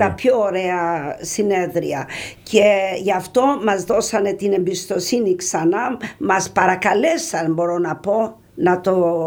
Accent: Himara, Vlorë County, Albania; εγώ είμαι από τη Χιμάρα της Βόρειο Ήπειρος

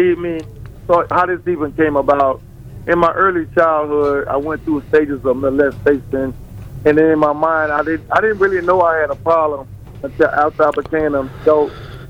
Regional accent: Immokalee, Florida, United States; now in Tampa, United States; I left my hometown of Immokalee, Florida. And I came to Tampa, Florida.

